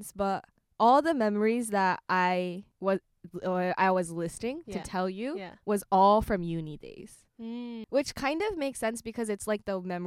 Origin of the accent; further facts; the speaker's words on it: Okinawa, Japan; I'm from Okinawa, so like, you know, I'm not used to seeing snow.